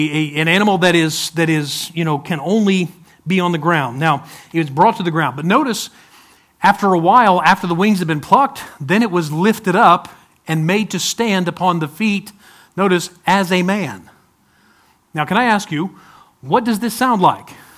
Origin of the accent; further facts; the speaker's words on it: the South, United States; Now, we came from the South, and we had some good barbecue down there.